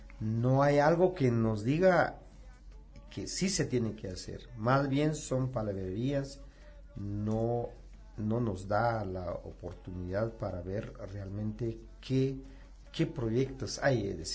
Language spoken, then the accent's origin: Spanish; Guatemala; defender nuestra dignidad como guatemaltecos, como guatemaltecas, como jóvenes